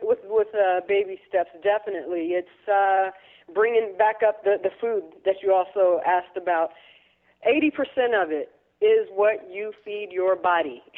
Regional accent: Texas, United States; I got interested in Texas and fitness while I was living in Texas. I was raised in Texas.

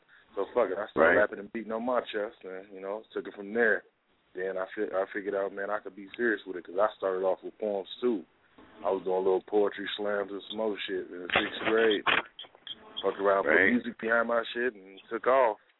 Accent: Minnesota, United States; We're from Minnesota, man, trying to do something different.

